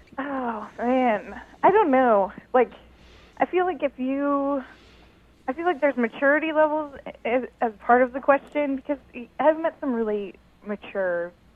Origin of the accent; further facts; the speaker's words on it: Portland, Oregon, United States; I'm 26 from Portland, Oregon, and I had a punk rock question.